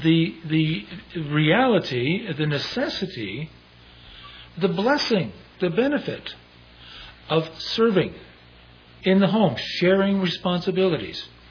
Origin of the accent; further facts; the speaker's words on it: Toronto, Ontario, Canada; My parents were separated when I was 3 months old. I was raised in Toronto by my mother, though my father was alive until I was 13.